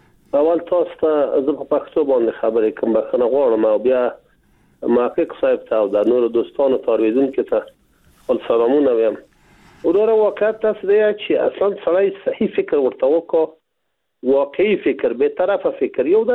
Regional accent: Afghanistan; ما افغان هستیم

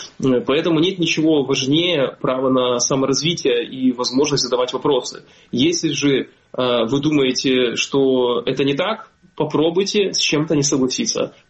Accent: Sevastopol, Ukraine; продолжение истории моего бытия в моем родном городе Севастополе

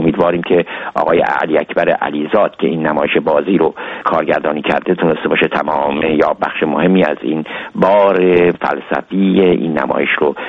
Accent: Shiraz, Fars, Iran; now in Germany; این سرمای آلمان هم گزنده است با ما، با ما ایرانی‌ها، به خصوص که من از شیراز اومدم، از فضای گرم

